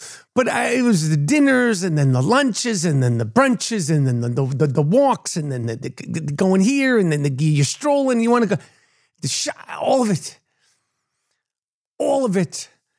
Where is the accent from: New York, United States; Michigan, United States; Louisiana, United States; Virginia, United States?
New York, United States; It's not just because I'm a New Yorker.